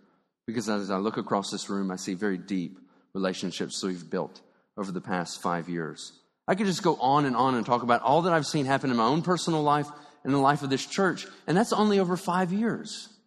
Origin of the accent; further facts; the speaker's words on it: United States; born there; but I was born in America, I was born in a Christian family, and so I'm Christian